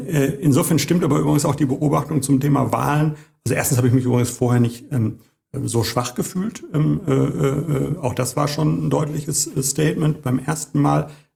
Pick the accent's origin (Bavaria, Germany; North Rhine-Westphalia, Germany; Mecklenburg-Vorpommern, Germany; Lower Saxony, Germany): North Rhine-Westphalia, Germany; Hagen; born there; ich bin ja nur in Hagen geboren. Ich bin Kind des Bermuda-Dreiecks.